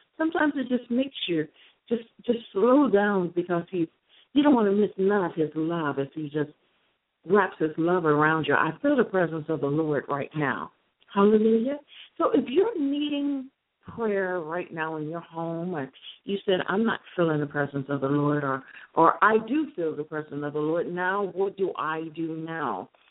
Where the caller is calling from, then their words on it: San Antonio, Texas, United States; Again, I am your host … I come to you live from San Antonio, Texas.